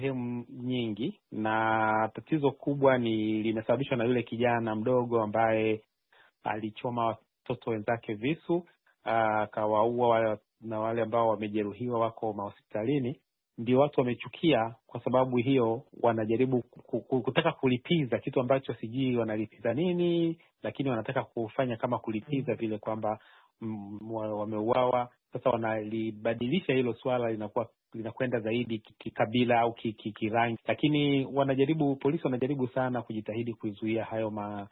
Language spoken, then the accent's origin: Swahili; Tanzania; now in United Kingdom; Kwao ni kama watoto wetu hawa, mimi nimetoka Tanzania.